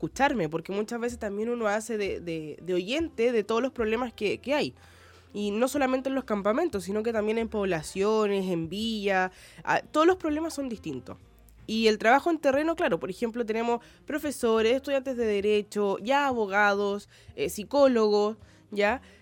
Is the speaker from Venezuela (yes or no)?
no; Valparaíso, Chile; que en mi caso yo soy de Valparaíso